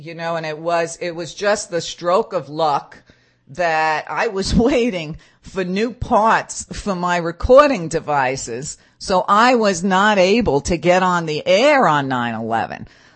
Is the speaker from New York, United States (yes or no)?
yes; New York, United States; And then don't forget, I grew up in New York.